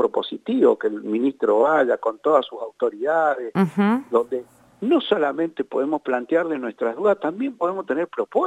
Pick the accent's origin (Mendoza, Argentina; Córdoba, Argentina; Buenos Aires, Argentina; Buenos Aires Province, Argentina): Mendoza, Argentina; Guaymallén; pues yo también soy de Guaymallén